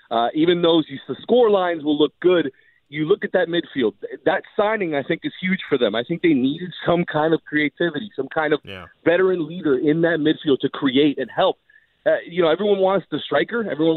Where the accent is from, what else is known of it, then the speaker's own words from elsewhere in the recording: Miami, Florida, United States; it's, Miami's my hometown, and I'm always going to root for their teams